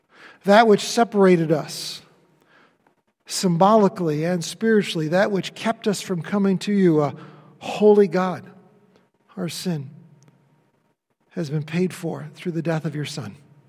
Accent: Webster, New York, United States; my younger sister and I, we grew up in Webster, New York. Some of you may know where that is. It's a suburb east of Rochester, up on Lake Ontario.

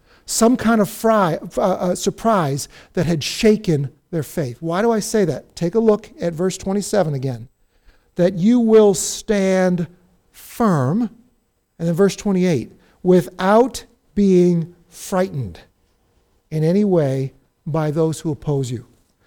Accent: United States; And I love being an American.

